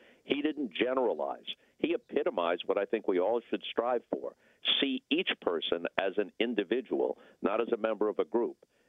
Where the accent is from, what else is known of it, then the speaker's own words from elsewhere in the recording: New York, United States; as a child, actually rooting against him, because I grew up on Long Island.